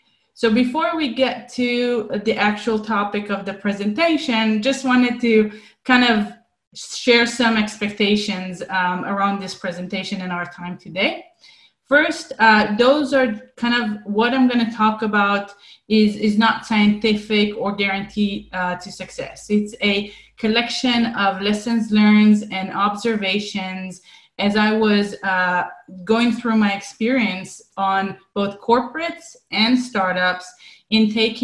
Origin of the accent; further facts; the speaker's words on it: Israel; I was born and raised in Israel